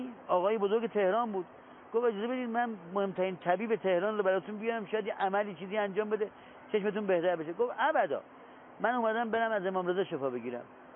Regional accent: Iran; now in Qom, Iran; ما ایرانی هستیم، خصوصا در قم زندگی میکنیم، یا فامیل من منتسب به وجود مقدس حضرت رضا است،

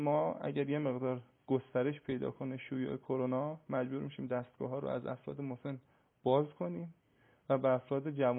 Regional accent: Gilan, Iran; چون اصالتا گیلانی هستم، سمت خودمون سراغ دارم.

